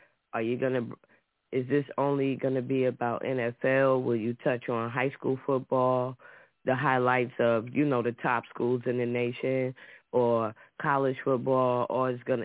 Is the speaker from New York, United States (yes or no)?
yes; New York, United States; it was the New York Giants because I'm a New Yorker.